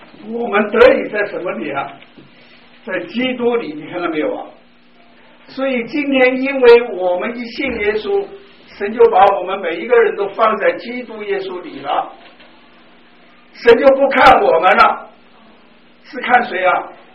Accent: China; now in Canada; 既然我们中国人到了加拿大来了，你入了加拿大籍了，但是你的遗传，你的血统是什么？还是黄种人的血统，对不对？

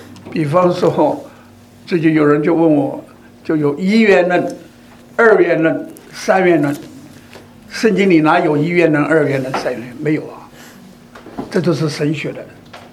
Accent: China; 从遗传来讲，风俗来讲，我们中国人有很多的节气，那么到了中秋就要吃月饼

